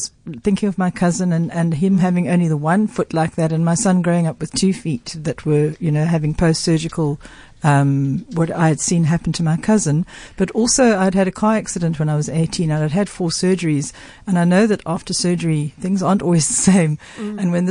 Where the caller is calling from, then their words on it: South Africa; When I said, I'm phoning from South Africa